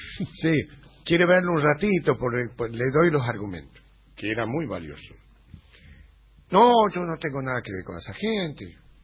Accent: Argentina; moved away; also born or lived in Spain; No puedo aceptar las cosas que están pasando en mi país. Nosotros hemos pasado situaciones muy duras. Yo fui secuestrado en el pleno mundial del 78 en Paraná y me asusté muchísimo. Ya me tuve que ir del país

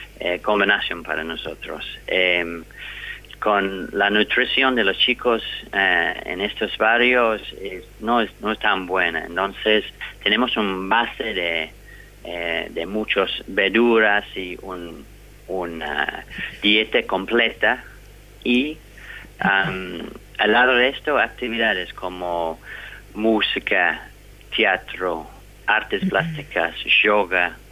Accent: New Zealand; Claro, pero soy de Nueva Zelanda.

